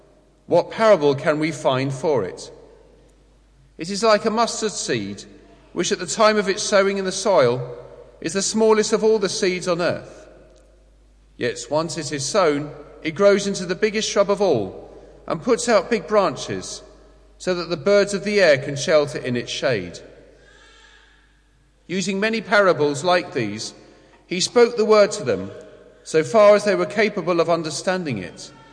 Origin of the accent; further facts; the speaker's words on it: Ireland; accent: Irish; I accentuated my London accent, which sounded even worse for having an Irish accent mixed with a London accent.